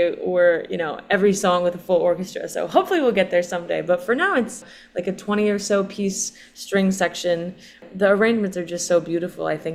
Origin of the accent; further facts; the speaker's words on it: Springfield, United States; Speaking of, you know, growing up in Springfield and everything, I remember being in my childhood home in middle school and high school